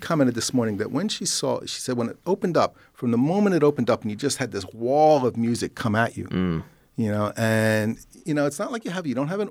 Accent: Los Angeles, California, United States; a play that I saw in my hometown of Los Angeles.

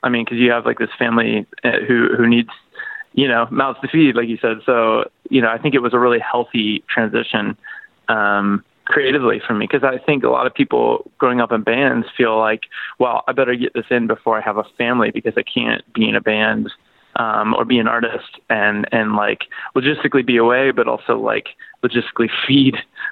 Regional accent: Seattle, Washington, United States; And then I grew up in Seattle, so it was in the middle of the grunge scene.

